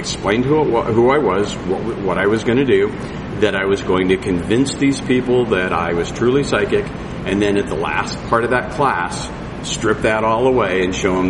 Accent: Cedar Rapids, Iowa, United States; Kenton and I grew up in Cedar Rapids together.

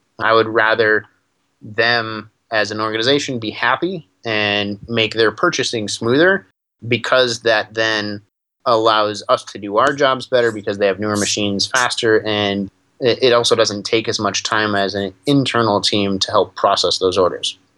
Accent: Minnesota, United States; from Minnesota.

